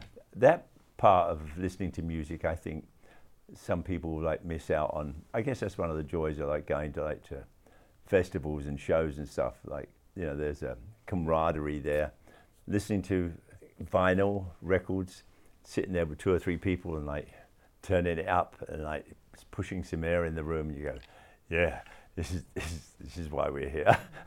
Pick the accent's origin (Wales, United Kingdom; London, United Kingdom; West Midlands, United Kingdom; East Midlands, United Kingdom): London, United Kingdom; when I was growing up in London.